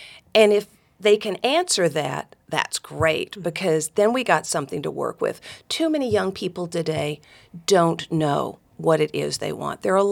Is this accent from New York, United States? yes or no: no; Dalton, Georgia, United States; I'm one of four daughters, grew up in Northwest Georgia. My hometown is Dalton, Georgia, carpet capital of the world.